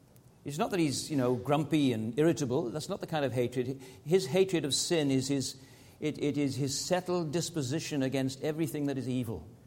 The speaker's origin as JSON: {"language": "English", "region": "Wales", "country": "United Kingdom", "also_born_or_lived": "Tasmania, Australia", "said": "now I'm from Wales, I'm from the west coast of Britain. I quite often used to go swimming in the sea in Wales without a wetsuit. I lived in Tasmania for 20 years."}